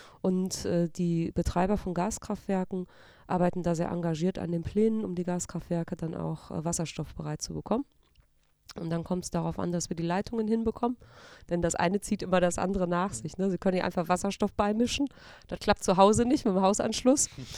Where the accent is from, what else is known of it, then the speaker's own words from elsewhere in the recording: North Rhine-Westphalia, Germany; Achso, also wir kommen ja hier wunderbar aus dem Ruhrgebiet, ne? Wir ja. beide.